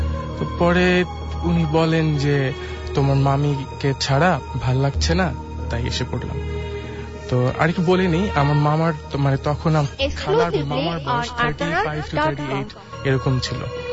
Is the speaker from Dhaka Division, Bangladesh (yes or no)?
yes; Narayanganj, Dhaka Division, Bangladesh; নারায়ণগঞ্জ থেকে এসেছি।